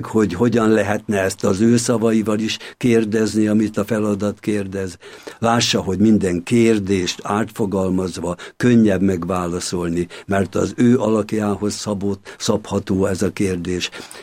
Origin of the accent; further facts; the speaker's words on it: Hajmáskér, Veszprém County, Hungary; also born or lived in Balatonkenese; Én Veszprém megyéből származom, Hajmáskéren születtem, Balatonkenesén éltek akkor a szüleim, Veszprémben érettségiztem